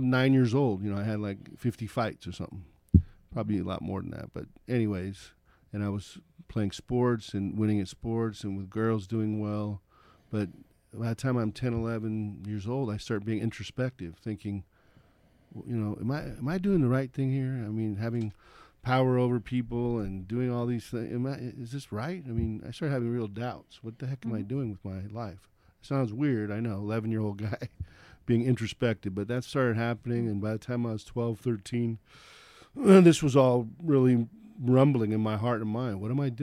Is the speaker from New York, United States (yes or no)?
no; North Hollywood, California, United States; I was born in Hollywood, of all places. Should have been an ominous sign of things to come. In July of 1965, and then the next year, my parents got their first house in North Hollywood, which is actually in the San Fernando Valley.